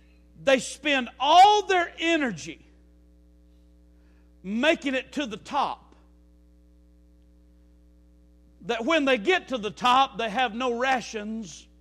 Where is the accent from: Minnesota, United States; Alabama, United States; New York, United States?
Alabama, United States; I know that's not mature, but I'm from Alabama.